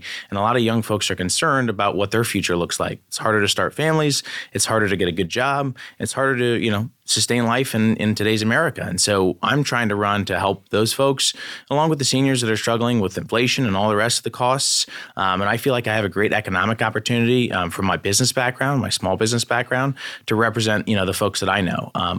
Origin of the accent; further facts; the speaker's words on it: United States; I mean, I grew up in Warren County on a family farm, 120 acres. I used to take pigs to the Warren County Fair for about 10 years.